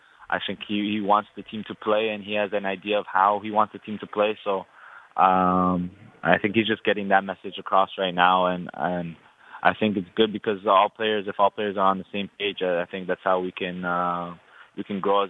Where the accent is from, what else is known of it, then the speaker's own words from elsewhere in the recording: Canada; as a Canadian footballer, you know, that's what we need.